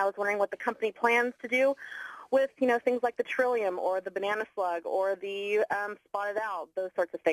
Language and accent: English; California, United States; I grew up in Humboldt County. I grew up about 5 minutes away from Scotia